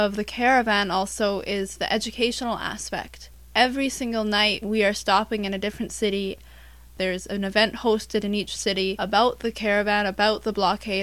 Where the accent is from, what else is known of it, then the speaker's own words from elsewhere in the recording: Vancouver, British Columbia, Canada; I'm from Vancouver, Canada.